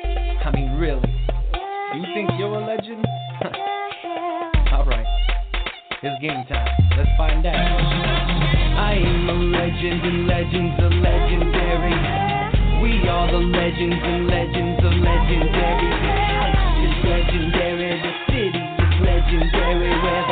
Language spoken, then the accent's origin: English; Norton, New York, United States; now in South Florida, United States; You know, I'm from Norton, New York, so winter there just seems endless. Even when spring's here, it still feels like winter. I'm down in South Florida now